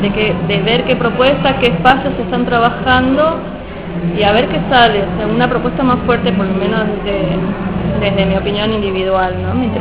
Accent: Salta, Argentina; now in Córdoba, Argentina; estoy hace años viviendo en Córdoba, vengo de Salta

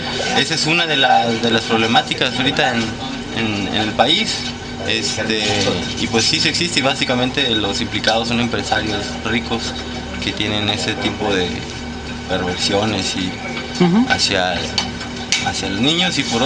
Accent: Oaxaca, Mexico; yo soy de México, de Oaxaca, del Istmo de Tehuantepec. Es la parte más angosta del país mexicano, que uniría el Pacífico con el Golfo

